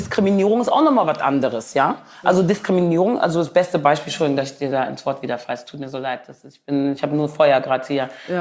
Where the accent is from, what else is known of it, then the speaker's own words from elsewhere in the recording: Wermelskirchen, North Rhine-Westphalia, Germany; Weil ich komme aus dem Dorf, Wermelskirchen.